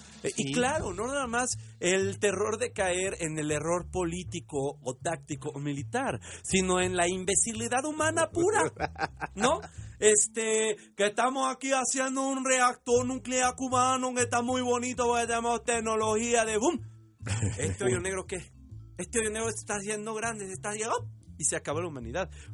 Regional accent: Mexico; como mexicanos

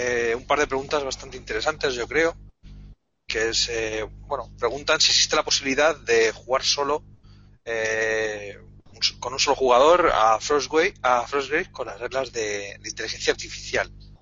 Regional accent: Madrid, Community of Madrid, Spain; Yo soy de Madrid

